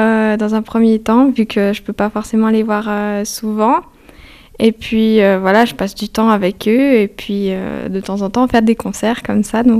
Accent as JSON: {"language": "French", "country": "France", "tie": "born there", "said": "Franco-suisse, voilà, je suis née en France, mais je suis aussi suissesse par ma maman. Et puis, j'étudie à Genève maintenant pour mon bachelor que je finis cette année en violoncelle."}